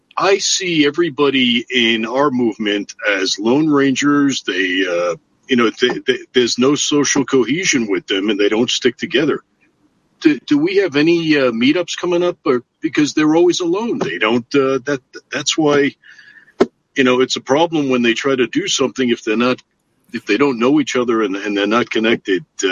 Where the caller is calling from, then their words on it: Ohio, United States; calling from Ohio.